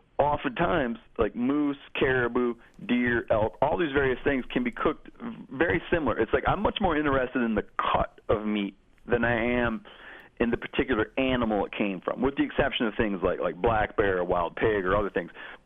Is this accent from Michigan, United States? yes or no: yes; Michigan, United States; So when I was growing up in Michigan, September 15th, was the opening day of squirrel season.